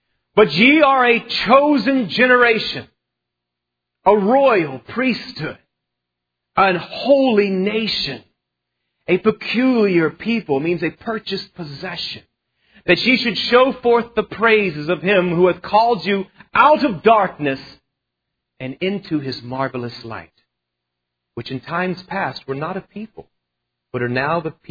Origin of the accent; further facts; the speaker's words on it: Texas, United States; I was raised in Texas, and in Texas, if there's one thing you grow learning about is the Alamo.